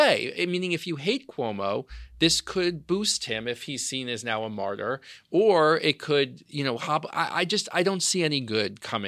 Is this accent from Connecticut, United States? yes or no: no; New York, United States; And as a New Yorker, I kind of resent it.